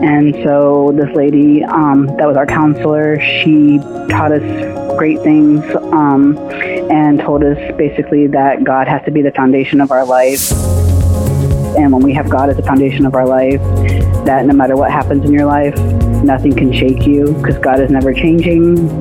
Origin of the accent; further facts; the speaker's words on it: Michigan, United States; I'm from Michigan.